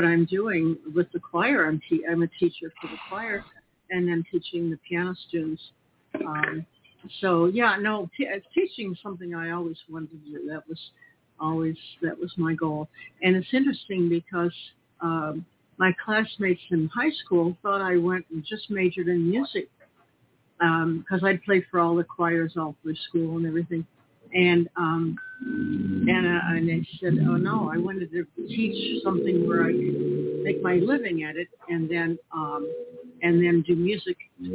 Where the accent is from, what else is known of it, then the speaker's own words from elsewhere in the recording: Glenwood, Illinois, United States; And then we moved to Glenwood. I grew up in Glenwood, Illinois.